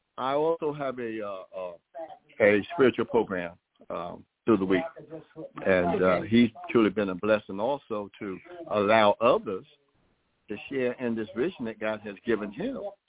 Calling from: North Carolina, United States; North Carolina. I'm Willie's brother.

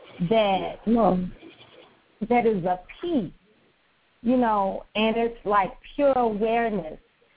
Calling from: Savannah, Georgia, United States; I'm calling from Savannah.

